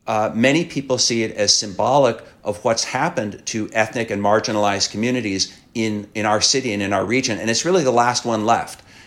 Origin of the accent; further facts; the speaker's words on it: Seattle, Washington, United States; So I grew up in Seattle. Seattle used to be a very welcoming place.